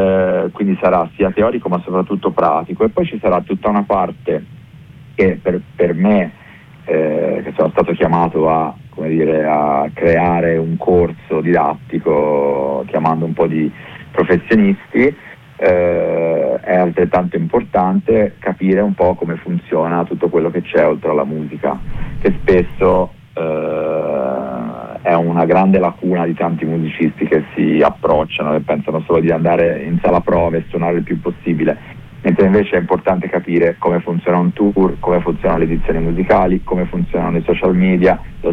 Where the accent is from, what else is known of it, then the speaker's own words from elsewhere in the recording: Tuscany, Italy; now in Milan, Italy; Io da toscano ho partecipato molto volentieri